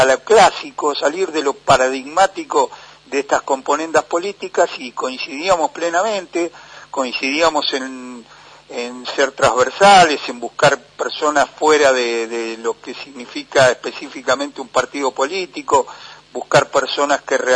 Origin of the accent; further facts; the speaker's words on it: Chascomús, Buenos Aires Province, Argentina; mi compromiso mayúsculo es con mi ciudad, con mi pueblo, con Chascomús.